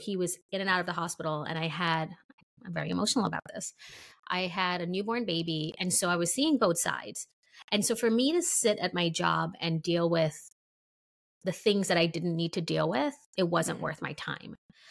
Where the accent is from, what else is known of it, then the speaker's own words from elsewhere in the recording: Brooklyn, New York, United States; And I grew up in Brooklyn, and a lot of people around me, they were either American or not, and they were also immigrants.